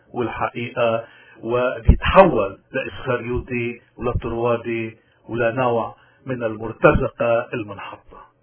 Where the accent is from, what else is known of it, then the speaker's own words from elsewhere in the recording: Lebanon; أنتوا يا لبنانيين، نحن يا لبنانيين